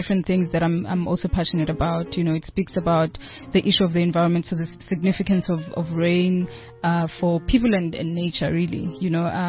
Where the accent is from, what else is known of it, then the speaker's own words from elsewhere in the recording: Mkhuthu, South Africa; Because I grew up in Mkhuthu, you know, in the rural areas.